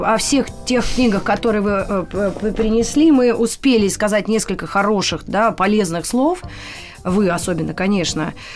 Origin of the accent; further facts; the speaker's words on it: Moscow, Russia; я как москвичка такая мерзопакостная с акцентом, сноб такой отвратительный.